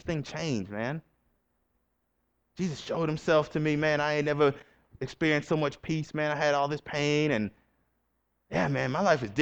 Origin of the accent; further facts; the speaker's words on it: Atlanta, Georgia, United States; Because I come from the Bible Belt. I come from Atlanta, Georgia. So everybody kind of has this church culture.